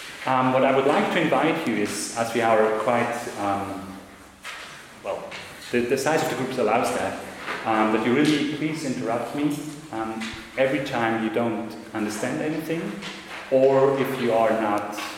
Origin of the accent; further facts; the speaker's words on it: Switzerland; English is a second language; And as I'm coming from Switzerland, to use another stereotype, I will be still in charge and responsible for keeping time.